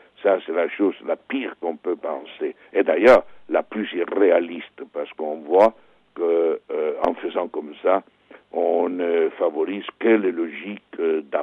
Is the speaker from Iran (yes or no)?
no; Italy; now in Belgium; moi je suis italien et je reste toujours lié à mon pays, même si j'habite depuis plus de 40 ans ailleurs, notamment en Belgique.